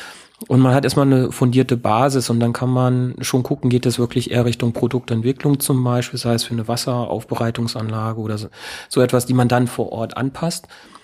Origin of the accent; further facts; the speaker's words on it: Lower Saxony, Germany; Ich komme aus Niedersachsen, meine Eltern haben einen landwirtschaftlichen Betrieb.